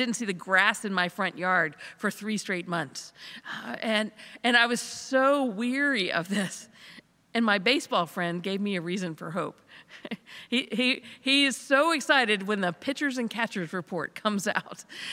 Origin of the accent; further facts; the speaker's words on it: the South, United States; now in Pittsburgh, United States; As a Southerner, I'm still trying to get used to Pittsburgh winters.